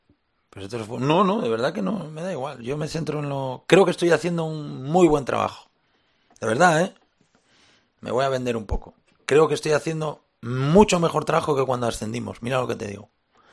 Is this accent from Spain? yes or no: yes; Spain; soy muy forofo de España. Pues, bueno, es mi país